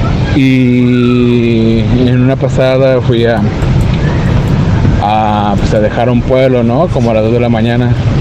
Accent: Ciudad Guzmán, Jalisco, Mexico; Yo soy de acá de Jalisco, de Ciudad Guzmán.

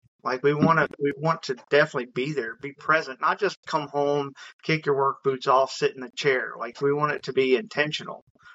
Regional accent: West Virginia, United States; also born or lived in Georgia; So moved around, lived in Georgia, moved back up here to West Virginia, got back to my home state.

